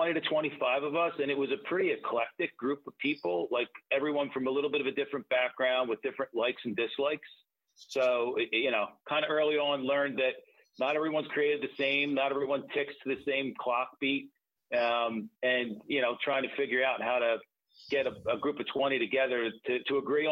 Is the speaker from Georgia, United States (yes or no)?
no; Philadelphia, Pennsylvania, United States; Born and raised in Philadelphia, in South Philadelphia to be specific, and I am the oldest of three.